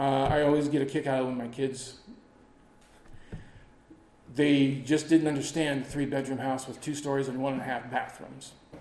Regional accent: Anchorage, Alaska, United States; I grew up here in Anchorage from the mid-60s. I was born in 64, 1 month before that 9.2 quake decided to shake things up a bit.

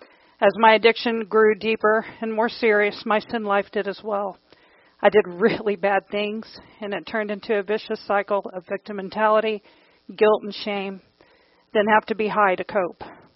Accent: San Antonio, Texas, United States; I grew up in San Antonio with my mother, my older sister, and my brother.

